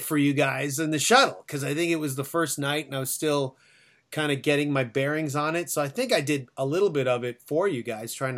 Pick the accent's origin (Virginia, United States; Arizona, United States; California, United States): Arizona, United States; Phoenix; I'm from Phoenix and it never rains